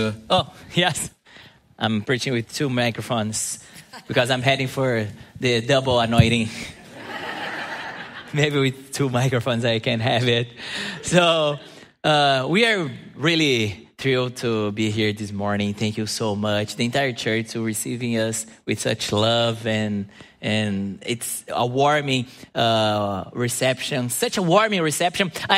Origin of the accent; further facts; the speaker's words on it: Brazil; English is a second language; because I always went to Brazilian public schools, and in Brazil, public schools are really tough. And but I learned English just by myself through the grace of the Holy Spirit.